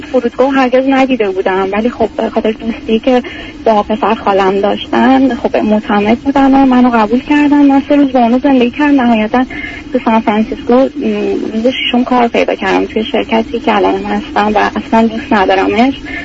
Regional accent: Iran; moved away as an adult; من 3 ساله که خب دورم. فوق لیسانس دارم از ایران که اومدم

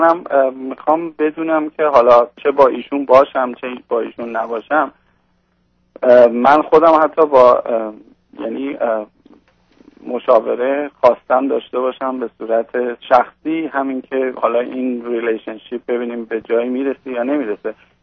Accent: Iran; moved away as an adult; از ایرانم موف کردم اینجا

